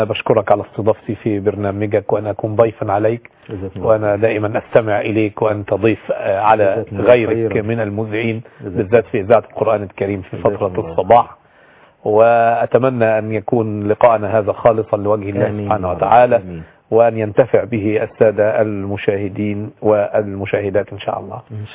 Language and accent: Arabic; Egypt; أننا كمصريين